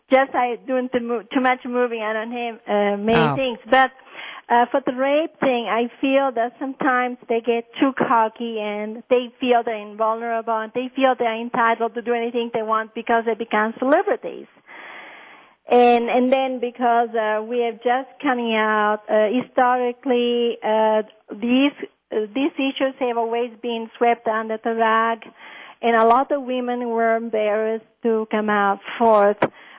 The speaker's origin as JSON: {"language": "English", "town": "Messina", "region": "Sicily", "country": "Italy", "said": "I was born in Messina, but I'm familiar with all of Italy. My mother is from the north and my father from the south."}